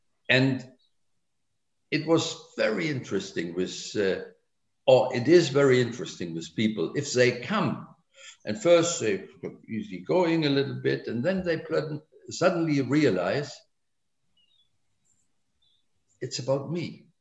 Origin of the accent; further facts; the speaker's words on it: United Kingdom; It's about my parents, the Japanese thing, the living in Britain, the rising, the growing up in Britain